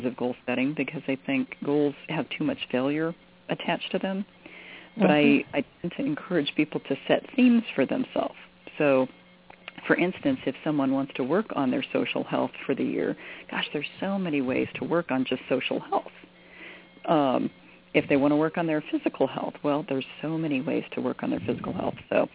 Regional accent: Colorado, United States; moved away; You know, I grew up in Colorado and we had pine trees around. But when I moved here to North Carolina, it's been fascinating how much I need hardwoods around me.

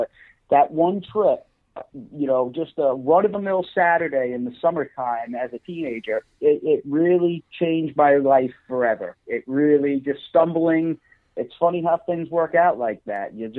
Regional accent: Floral Park, New York, United States; I actually grew up, and you know, funny story, and not to bore everybody, but I'm from Floral Park, and I mean literally.

